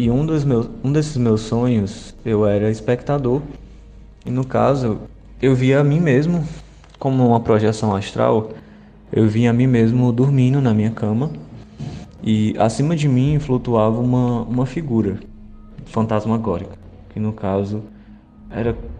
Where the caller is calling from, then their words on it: Fortaleza, Ceará, Brazil; sou aqui de Fortaleza, no Ceará.